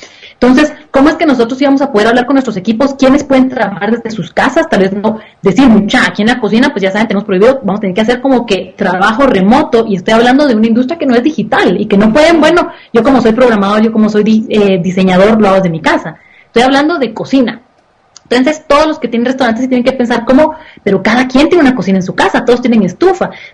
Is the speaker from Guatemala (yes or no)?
yes; Guatemala; como guatemalteca tengo que decir, yo voy a seguir con mi vida normal